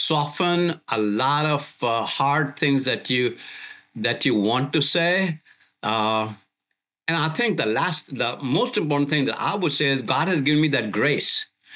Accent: India; When people will forgive me, thinking, you know, he's just an Indian.

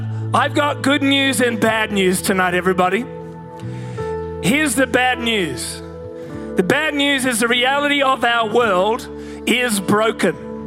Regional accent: Hornsby, New South Wales, Australia; And I remember I grew up in Hornsby. Anyone heard of Hornsby? Grew up in Hornsby, lived there till I was 10 years old.

